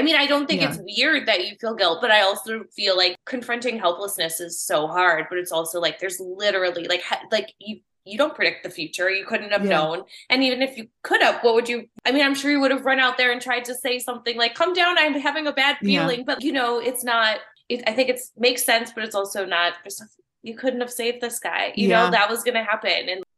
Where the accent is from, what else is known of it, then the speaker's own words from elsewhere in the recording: Palos Heights, Illinois, United States; I'm from Palos Heights. It's by like Orland Park.